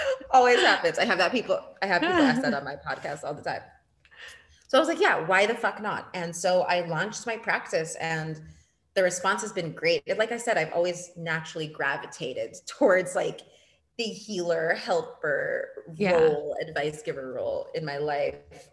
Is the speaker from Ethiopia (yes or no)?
yes; Ethiopia; also born or lived in Portugal; now in Cabo Verde; I had never lived here full time. I grew up in Portugal. I was born in Portugal, grew up mostly in Ethiopia, a little bit in Portugal, and I'm half Mozambican, half Cape Verdean. I am what they call a TCK, a third culture kid.